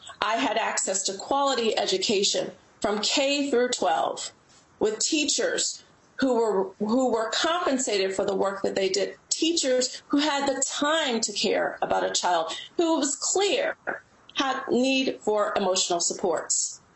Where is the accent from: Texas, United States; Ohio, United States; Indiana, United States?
Ohio, United States; Cincinnati; And no, I didn't live in a utopia. I grew up in Cincinnati, Ohio.